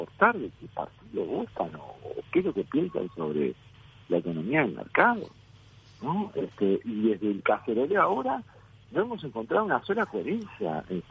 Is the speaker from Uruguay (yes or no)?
yes; Uruguay; nosotros, como uruguayos